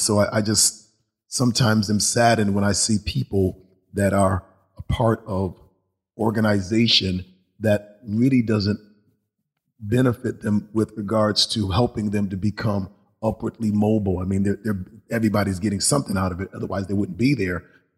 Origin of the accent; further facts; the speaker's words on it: Hartford, Connecticut, United States; I grew up in Hartford. I was born at Mount Sinai Hospital, right on Blue Hills Avenue, and I grew up on Thomaston Street